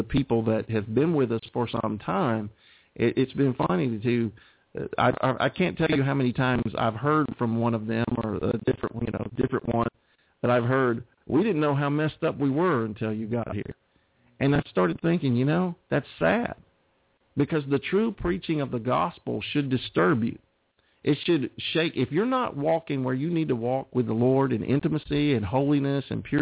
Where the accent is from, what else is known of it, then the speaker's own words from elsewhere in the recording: Auburn, Alabama, United States; also born or lived in Montgomery, Alabama / Washington, D.C. / Georgia; This is my hometown where I grew up, Auburn, Opelika, Alabama. But I had been gone for 20 years.